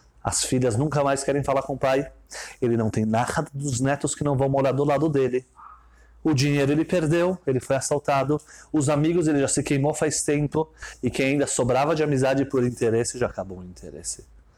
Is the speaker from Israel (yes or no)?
yes; Jerusalem, Jerusalem District, Israel; Eu sou de Jerusalém, eu não sou de Tveria.